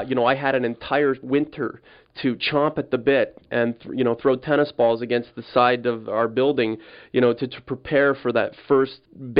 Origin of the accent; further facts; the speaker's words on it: Canada; I'm a Canadian, so you know it's almost my right to be a hockey fan